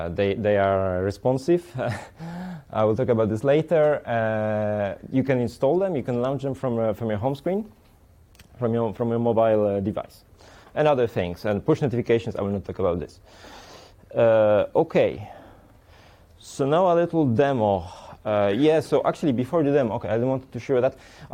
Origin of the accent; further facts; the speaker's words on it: Poland; now in Paris, France; I live in Paris. I'm from Poland.